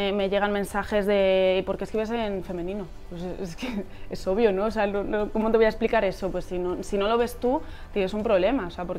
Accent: Segovia, Castile and León, Spain; soy muy segoviana, entonces tengo un carácter muy seca, que luego me regañan cuando voy para allá, pero es verdad, soy muy castellana

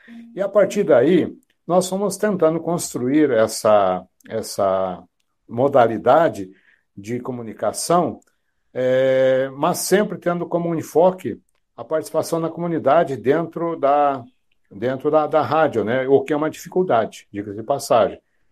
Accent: Ponta Grossa, Paraná, Brazil; Aqui no Paraná, aqui eu sou da cidade de Ponta Grossa, né, a 110 quilômetros de Curitiba.

